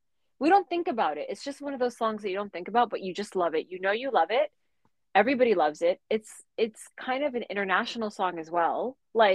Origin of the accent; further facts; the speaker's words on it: Michigan, United States; when you're an Arab girl, when you're an Arab American girl growing up in Michigan, and your parents are like